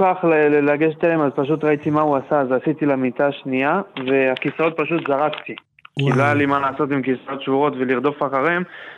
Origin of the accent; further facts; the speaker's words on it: Holon, Tel Aviv District, Israel; אני מחולון, אנחנו בדרך אליכם